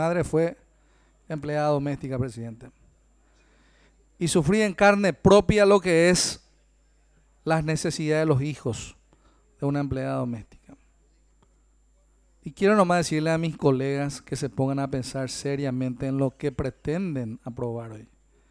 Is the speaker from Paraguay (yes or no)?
yes; interior, Paraguay; nosotros, que venimos del interior de la República